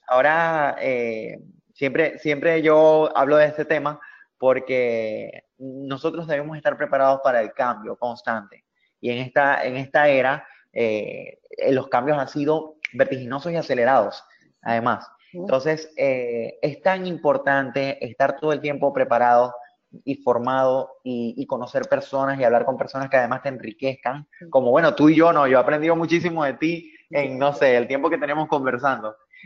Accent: Venezuela; Ahorita lo estamos haciendo con Venezuela, o sea, en este momento, porque es el país de donde yo vengo

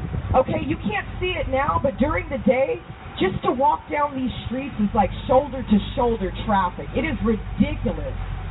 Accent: Los Angeles, California, United States; now in San Francisco, United States; we have a Chinatown in my hometown of Los Angeles that is way cleaner, way better restaurants, not as many people.

